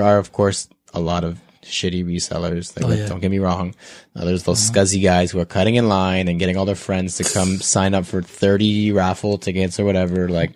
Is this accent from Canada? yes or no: yes; Canada; as a Canadian sneakerhead who's been doing it for 10 years now